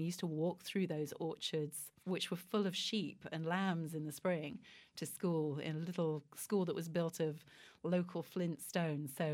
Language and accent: English; South East England, United Kingdom; Well, I grew up in the southeast of England in an area of Kent that I describe as being closer to France than it was to London.